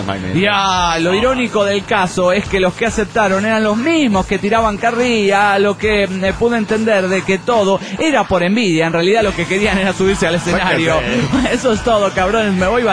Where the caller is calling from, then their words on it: Montreal, Quebec, Canada; de Montreal, Canadá.